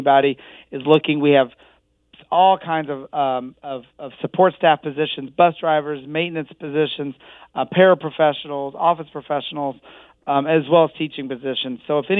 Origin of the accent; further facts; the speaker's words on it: Corydon, Indiana, United States; I grew up in Corydon, so I'm a horse racing guy.